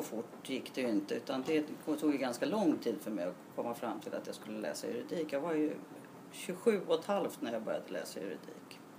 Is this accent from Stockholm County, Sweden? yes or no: yes; Stockholm, Stockholm County, Sweden; Jag växte upp i Stockholm, i Stockholms innerstad.